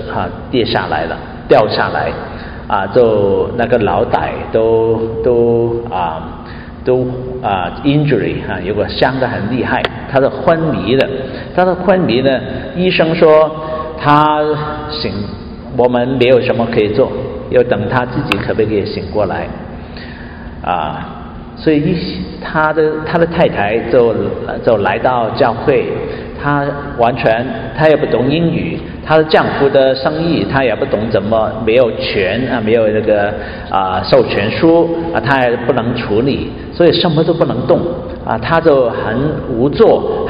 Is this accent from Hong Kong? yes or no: yes; Hong Kong; moved away as an adult; now in Canada; 现在我在加拿大的日子啊，比在香港的日子大概两倍的时间啊。你知道我是多少多大，我大概19岁来加拿大啊，现在已经59了啊